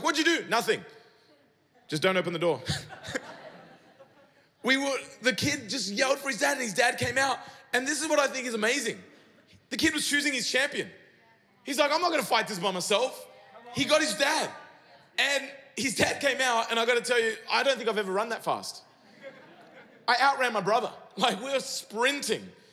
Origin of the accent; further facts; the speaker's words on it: Sydney, New South Wales, Australia; I grew up in Fairfield in Sydney.